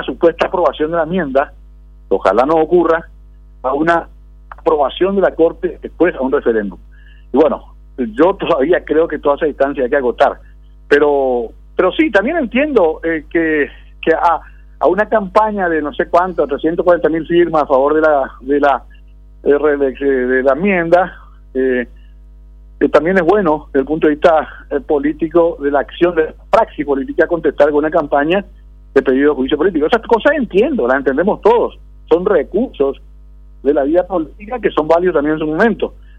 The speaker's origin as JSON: {"language": "Spanish", "country": "Paraguay", "said": "como paraguayos, creo que todos tenemos que estar bien enterados de este tema"}